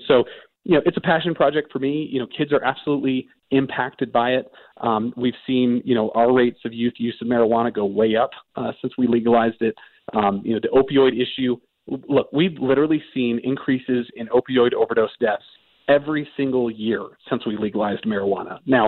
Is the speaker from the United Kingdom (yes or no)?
no; Colorado, United States; Yeah, so I was born and raised, or not born in Colorado, but just about. I was raised in Colorado from the age of 7. I've seen my state, before, during, and after legalization.